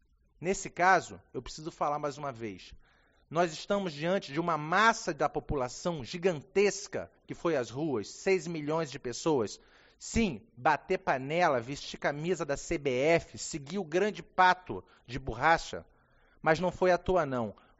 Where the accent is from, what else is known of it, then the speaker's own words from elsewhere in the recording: Rio de Janeiro, Brazil; now in Rio Grande do Sul, Brazil; E para mim, que sou carioca, que vim para o Rio Grande do Sul e aceitei de coração esse estado que me recebeu tão bem